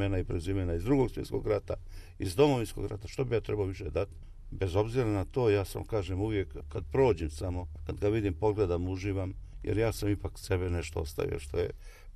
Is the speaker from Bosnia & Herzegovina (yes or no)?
yes; Bosnia & Herzegovina; čak i moju Bosnu, ne mogu nikad zaboraviti, moj rodni kraj.